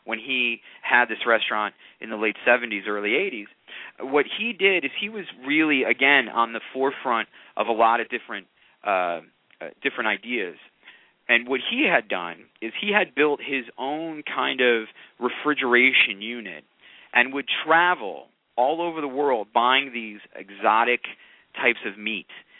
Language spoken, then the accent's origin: English; Chicago, Illinois, United States; Now, I'm from Chicago, and my wife is from Montreal.